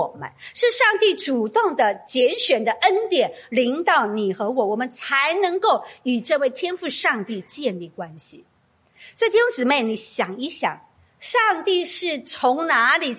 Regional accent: Taitung County, Taiwan; 我是在台湾最美丽最没有污染的一个地方长大，就是台东。

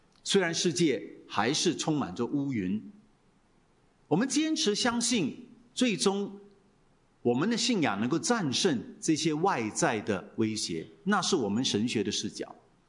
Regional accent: Singapore; 我是土生土长的新加坡人哈，这不要误会我，我是拿外国人，因为很多信徒听了就觉得我是外国人，我就跟他说不是了，不是，我当过兵的哈，拿过来福士枪的啊，在新加坡土生土长

